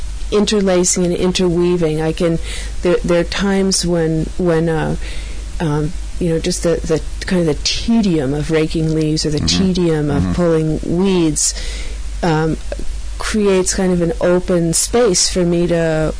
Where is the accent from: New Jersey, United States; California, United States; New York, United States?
New York, United States; New York City; And I grew up in New York City, and I just went to the most amazing school